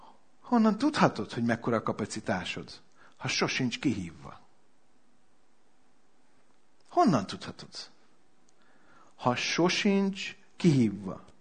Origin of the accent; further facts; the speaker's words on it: Hungary; Tehát, vagy itt születtem, akkor hiába kötöm szorosra a coffomat, meg ilyenek, hogy húzza szememet, akkor se leszek kínai. Tehát magyar vagyok, és örülök neki.